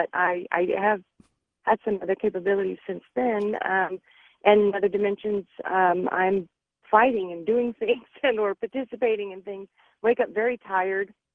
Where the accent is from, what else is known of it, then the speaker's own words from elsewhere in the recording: California, United States; born there; I was born in 1968 in California